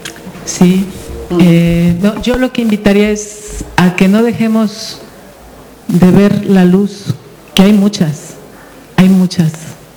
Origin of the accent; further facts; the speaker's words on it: Mexico; que a mí me lastiman porque soy mexicana